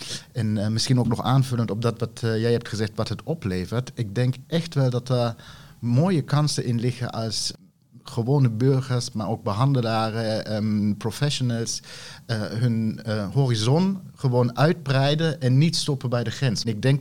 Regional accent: Germany; zeg ik zelf als Duitser

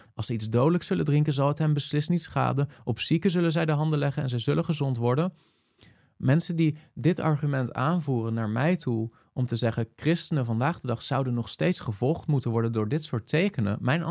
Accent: Netherlands; die wij vandaag de dag als Nederlanders uit de 21ste eeuw misschien niet vanzelfsprekend zo zouden interpreteren

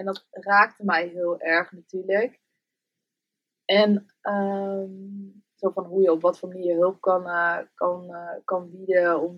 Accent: Amsterdam, North Holland, Netherlands; born there; Dan, ik ook, geboren in Amsterdam.

